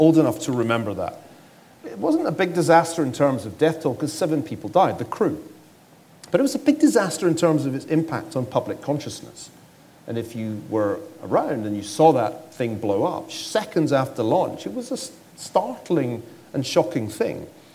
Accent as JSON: {"language": "English", "country": "United Kingdom", "said": "Now, I didn't know what SOL stood for, being British."}